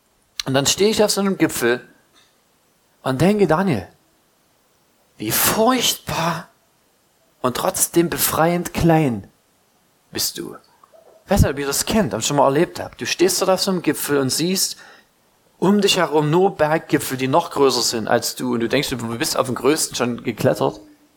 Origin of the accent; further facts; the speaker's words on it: Saxony, Germany; ich komme aus dem Erzgebirge, ich bin da raus.